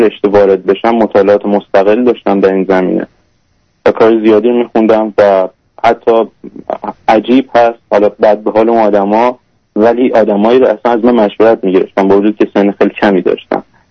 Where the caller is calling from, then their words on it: Canada; من 23 سالم هست باهاتون تماس میگیرم از کانادا.